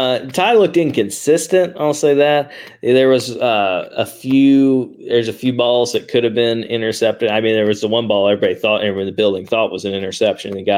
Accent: Tennessee, United States; I'm from Tennessee. I'd probably say it wrong anyway.

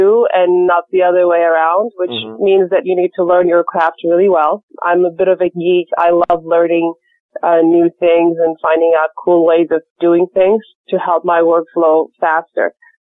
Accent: Istanbul, Turkey; So in growing up in Istanbul, that was my childhood, watching American films.

